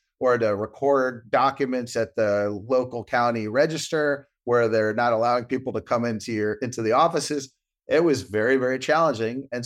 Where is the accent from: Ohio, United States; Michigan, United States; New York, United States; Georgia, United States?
New York, United States; Brooklyn; And so for sure, by growing up in Brooklyn and my parents', you know, housing experience and some of our friends and family has definitely played a part